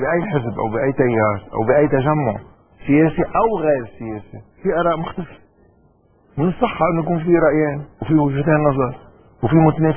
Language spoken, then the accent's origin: Arabic; Lebanon; مع انه انا لبناني وشغلتي في هذا الموضوع